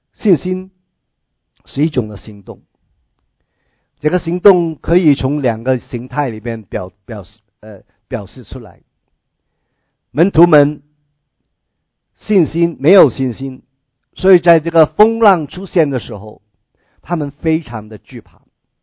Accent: China; 就好像我们中国人拜偶像一样

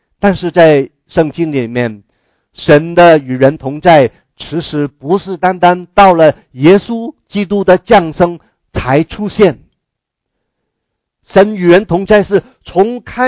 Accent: China; 这个岛呢我们中国人应该应该读一下那个历史哈。

